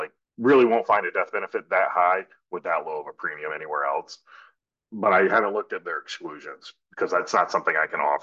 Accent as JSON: {"language": "English", "region": "North Carolina", "country": "United States", "moved": "as an adult", "lives_now": "New York, United States", "said": "I'm from North Carolina."}